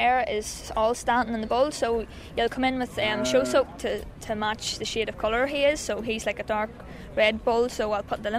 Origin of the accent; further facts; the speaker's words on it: Armagh, Northern Ireland, United Kingdom; I'm 18 and I'm from Armagh.